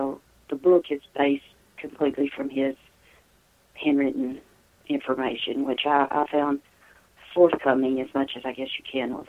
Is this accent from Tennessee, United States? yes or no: yes; Tennessee, United States; his grandmother lives just a few towns down, or lived from my hometown where I'm out here in Tennessee.